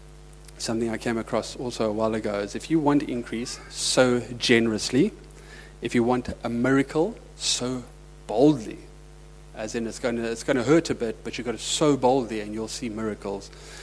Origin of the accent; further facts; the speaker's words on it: Zimbabwe; born there; I was born in Rhodesia. You guys might think I'm South African, but I was actually born in Rhodesia, in Zimbabwe, now known as Zimbabwe. And most of my family were farmers.